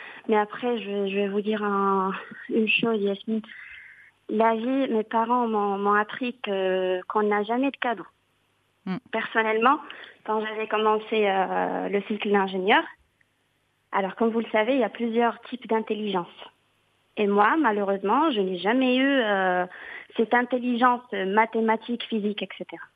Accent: Morocco; Après, c'est ce que je disais avant, je suis marocaine.

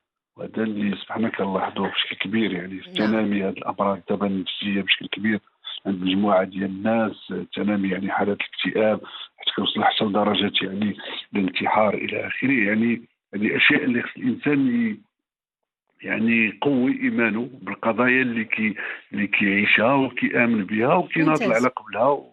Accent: Morocco; وحنا عندنا في المغرب

